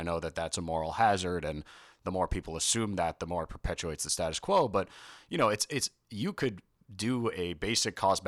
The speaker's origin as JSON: {"language": "English", "region": "New York", "country": "United States", "tie": "born or raised there", "said": "in my home state of New York, we're 48th in the country in turnout."}